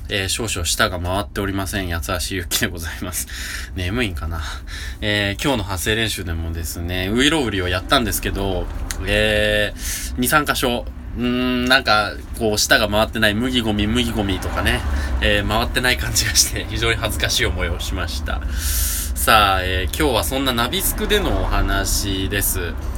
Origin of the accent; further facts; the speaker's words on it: Nagoya, Aichi, Japan; 名古屋人としては普通っていう風にバッサリ切られまして